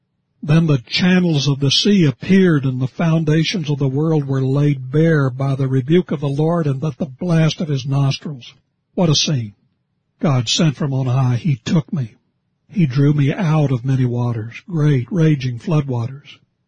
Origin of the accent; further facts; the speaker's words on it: West Virginia, United States; Of course, living in Oregon, we don't have generally those kinds of storms, but when I grew up in West Virginia, we had them